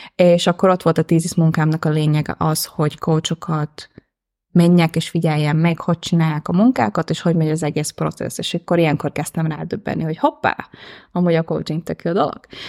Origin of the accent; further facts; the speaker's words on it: Slovakia; Mivel, hogy Szlovákiából származok, és mivel, hogy a határon élek, akkor így beszélem kiskorom óta a magyart meg a szlovákot is, és valójában ott élek mai napig.